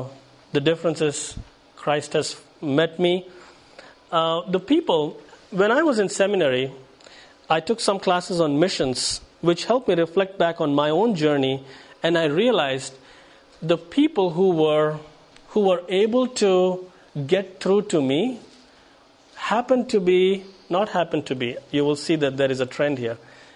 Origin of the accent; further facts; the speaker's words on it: New Delhi, Delhi, India; I grew up speaking in Hindi, which is the language of the people around me. All my friends spoke Hindi in school in the city of New Delhi. My parents at home always spoke in Tamil with one another.